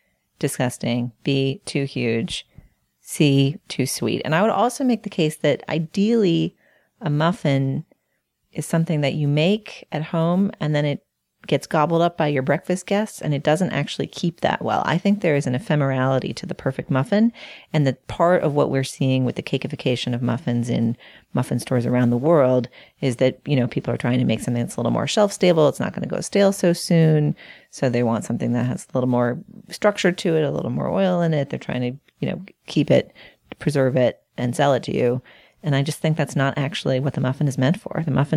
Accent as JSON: {"language": "English", "region": "Massachusetts", "country": "United States", "tie": "born or raised there", "said": "I basically like almost anything better if it's corn, probably because of my home state of Massachusetts."}